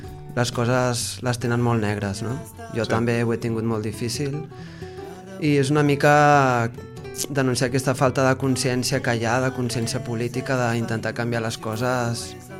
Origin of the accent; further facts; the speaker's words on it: Barcelona, Catalonia, Spain; now in La Ràpita, Spain; Sí, soc de Barcelona, però vaig caure a la Ràpita